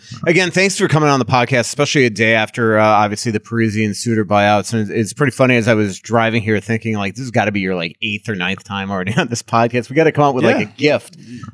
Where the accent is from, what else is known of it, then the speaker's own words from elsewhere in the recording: New York, United States; Yeah, so I grew up in Long Island, but my first cousins all lived in Verona